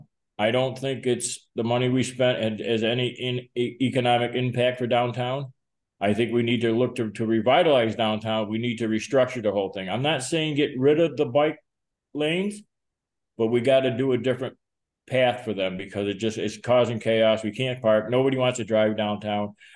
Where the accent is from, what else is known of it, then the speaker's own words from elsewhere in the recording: North Adams, Massachusetts, United States; Well, Bill, I grew up in North Adams. We never had city sanitation.